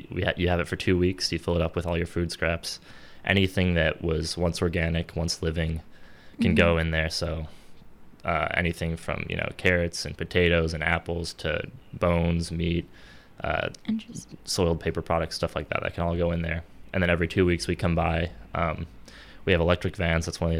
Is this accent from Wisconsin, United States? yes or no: yes; Madison, Wisconsin, United States; also born or lived in Galesburg / Chicago; I'm from the Madison area, born and raised, and I'm starting a compost company here in the Madison area. Besides that, I went to school in Knox College in Galesburg, Illinois. Moved to Chicago for about 5 years